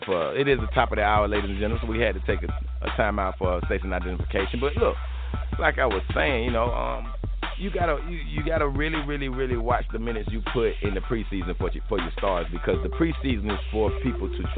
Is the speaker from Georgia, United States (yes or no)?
yes; Decatur, Georgia, United States; Me being born and raised in Atlanta, in Decatur. You know what, we at DeKalb County, Zone 6 representative.